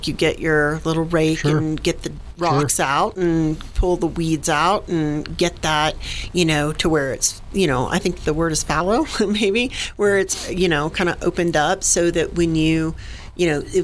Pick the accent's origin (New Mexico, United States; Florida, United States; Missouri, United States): Florida, United States; Jacksonville; so I'm originally a Floridian.